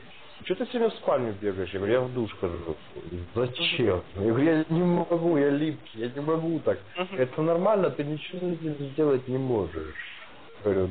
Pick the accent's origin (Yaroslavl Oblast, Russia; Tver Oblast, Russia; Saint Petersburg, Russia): Saint Petersburg, Russia; Он из Москвы, как я из Питера.